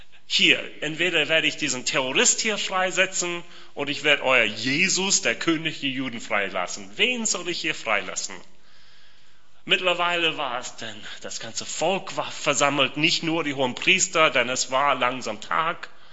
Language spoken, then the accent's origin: German; United States; accent: American; German is a second language; Dein Dialekt, genau wie mein amerikanischer Dialekt mich verrät